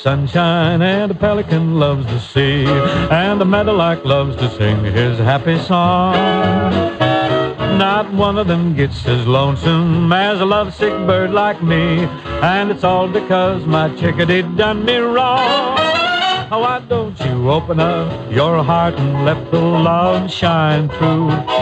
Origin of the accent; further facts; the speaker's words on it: Tacoma, Washington, United States; born there; Well, I was born in Tacoma, Washington